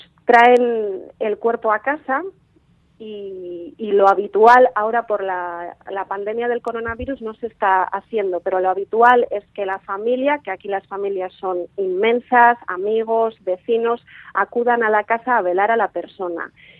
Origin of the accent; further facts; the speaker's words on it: Letterkenny, Ulster, Ireland; Derry está en Irlanda del Norte y es una de las ciudades más grandes que conecta con mi pueblo, con Letterkenny.